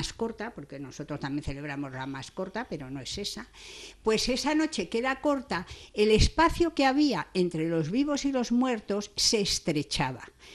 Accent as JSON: {"language": "Spanish", "country": "Spain", "said": "Somos nosotros, los españoles, los que llevan parte de estas tradiciones a América, concretamente a México."}